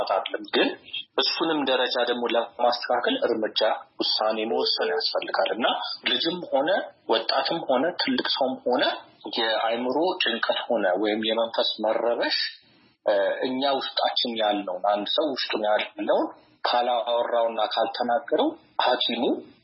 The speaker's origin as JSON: {"language": "Amharic", "region": "Addis Ababa", "country": "Ethiopia", "tie": "born or raised there", "said": "የተወለድኩት አዲስ አበባ ነው።"}